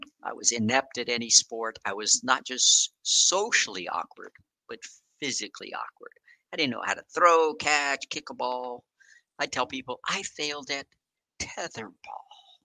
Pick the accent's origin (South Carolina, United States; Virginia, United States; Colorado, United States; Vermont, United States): Colorado, United States; Denver; born there; I'm the third of eight children, born of Hispanic parents of very meager means. I was born in Denver, Colorado